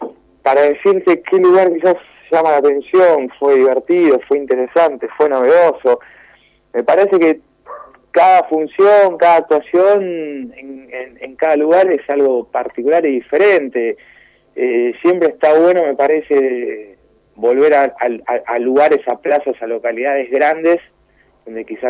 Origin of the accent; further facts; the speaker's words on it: Argentina; yo siendo argentino, la verdad es que no soy uruguayo